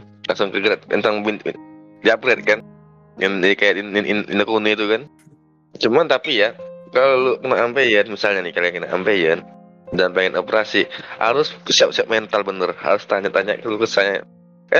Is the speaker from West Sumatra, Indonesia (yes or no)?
yes; Padang, West Sumatra, Indonesia; Gue orang Padang, gak bisa makan pedas.